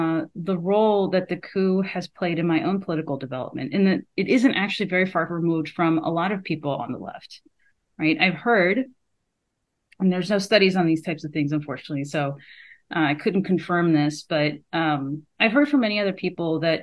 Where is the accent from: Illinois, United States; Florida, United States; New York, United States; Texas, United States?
Florida, United States; And I grew up in South Florida, right? So a lot of big immigrant community there.